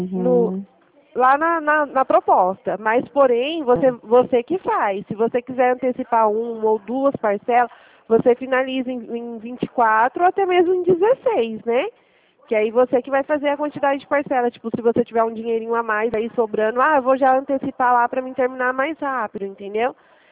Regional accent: Açailândia, Maranhão, Brazil; Isso, sou daqui mesmo, de Açailândia.

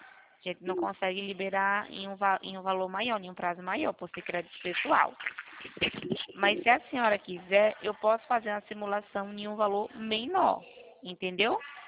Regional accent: Rio Claro, São Paulo, Brazil; Eu sou aqui de Rio Claro, perto de Campinas, sabe?

